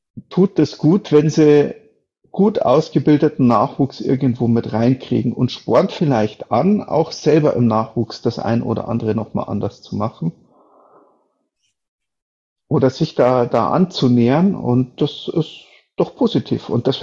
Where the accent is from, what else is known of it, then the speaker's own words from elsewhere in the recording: Munich, Bavaria, Germany; Also da braucht man jetzt als Münchner auch nicht großartig drum rumreden.